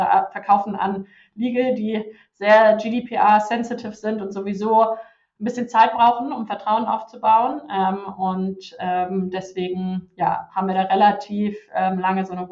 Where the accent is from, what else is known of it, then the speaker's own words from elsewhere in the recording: Kiel, Schleswig-Holstein, Germany; meine Heimatstadt ist ja Kiel.